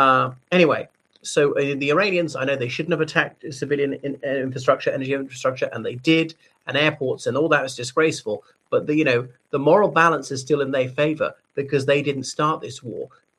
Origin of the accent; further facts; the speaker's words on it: Ireland; from Ireland.